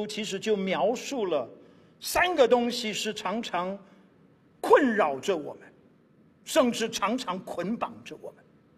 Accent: Taiwan; 莫非是他们希望我们台湾人，今天2300万个台湾人也能够领受到

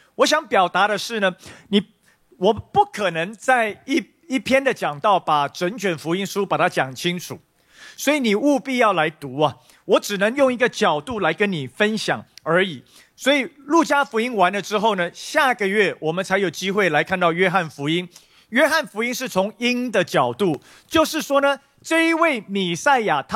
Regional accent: Taiwan; 也就是我们台湾人的动算啊

